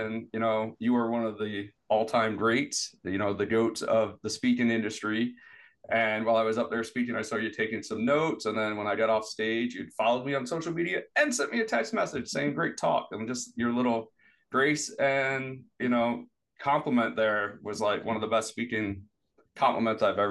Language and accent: English; New York City, New York, United States; I'm from New York City. We don't swim in the ocean here and see things, right?